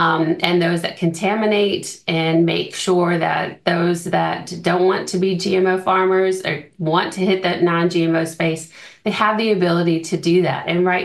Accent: United States; now in New Zealand; it's like this island paradise that as an American, this is the way we think about New Zealand.

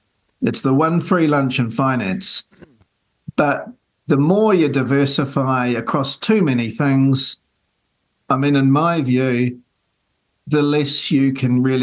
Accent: Taranaki, New Zealand; I go back to growing up in Taranaki, straightforward kids.

